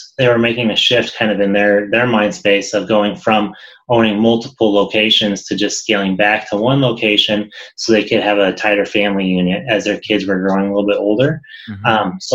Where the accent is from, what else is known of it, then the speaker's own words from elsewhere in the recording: Gunnison, Colorado, United States; I grew up in Gunnison, Colorado originally, know the industry, know the people.